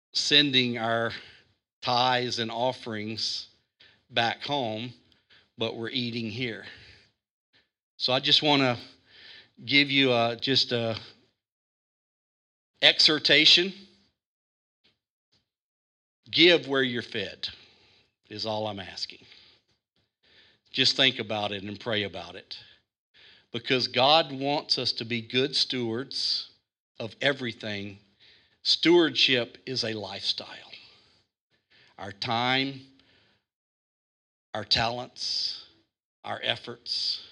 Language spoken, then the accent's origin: English; Zachary, Louisiana, United States; now in Kuwait; I've got a Burger King in my hometown back in America that I like eating in. So here in Kuwait, we go to Burger King.